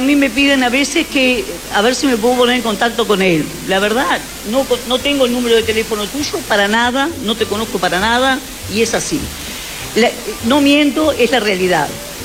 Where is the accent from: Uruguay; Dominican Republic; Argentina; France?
Uruguay; Maldonado; Me llaman a mí, yo soy de Maldonado. Soy de Maldonado